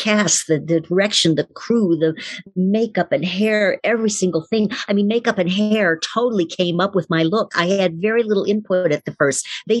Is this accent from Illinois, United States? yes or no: no; Detroit, Michigan, United States; I grew up in Detroit, Michigan, a very ethnic neighborhood. We heard everything.